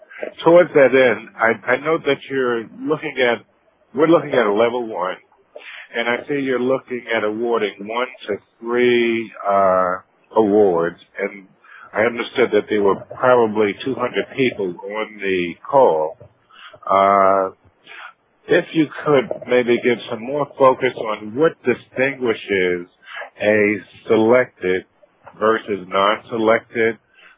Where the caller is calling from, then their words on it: Brooklyn, New York, United States; I'm calling from Bedford Stuyvesant in Brooklyn.